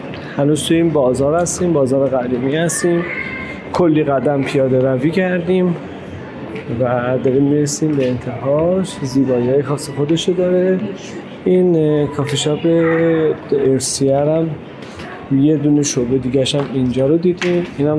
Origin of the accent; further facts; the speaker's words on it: Karaj, Alborz, Iran; تا میفهمیدن که مثلا من از کرج اومدم